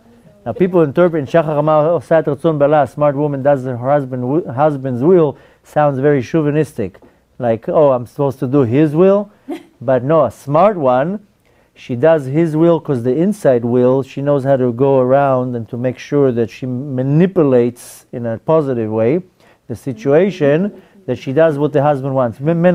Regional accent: Israel; moved away as an adult; I'm Israeli.

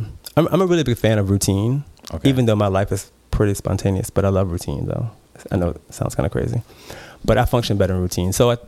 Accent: the South, United States; I'm from the South. I'm a Southern boy.

